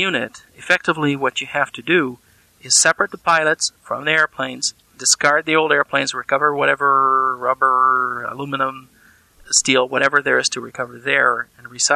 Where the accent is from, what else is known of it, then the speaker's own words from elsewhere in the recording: France; now in Chicago, United States; near Chicago. I'm way up north in the suburbs. But originally, no, I was born and raised in France. And part of my family is French, part of my family is American. But I've been in the States.